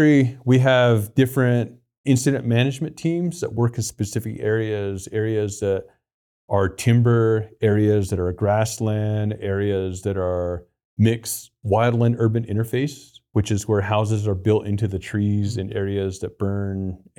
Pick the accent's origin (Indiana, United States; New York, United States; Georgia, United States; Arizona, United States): Arizona, United States; Coal Mine Mesa; when I was a kid growing up on the Navajo Reservation at this place called Coal Mine Mesa. And where I grew up, you can see the canyon in profile every day.